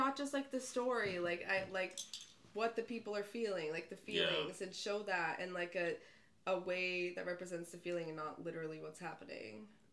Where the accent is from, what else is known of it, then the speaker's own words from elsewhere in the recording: Idaho, United States; That's like, that's pretty close to where I grew up in Idaho.